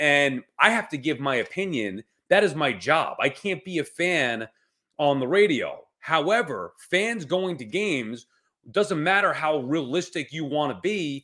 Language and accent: English; New York, United States; I wouldn't want the pity cheers, but that's me. I'm from New York.